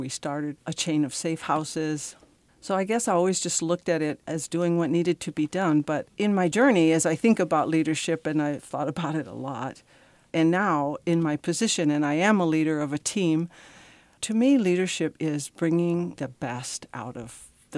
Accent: Pine Ridge, South Dakota, United States; Well, I'm originally from Pine Ridge, South Dakota. I grew up on the reservation. I am the daughter of a Native father and British mother.

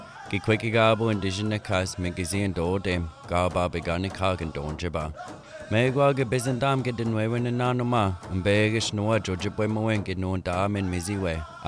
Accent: White Earth, Minnesota, United States; of the Eagle Clan and I come from White Earth.

